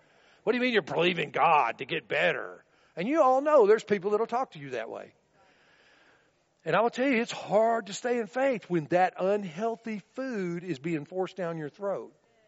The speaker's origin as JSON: {"language": "English", "region": "Tennessee", "country": "United States", "tie": "born or raised there", "said": "I grew up in Tennessee. I rode my whole childhood on the fender well of a pickup truck"}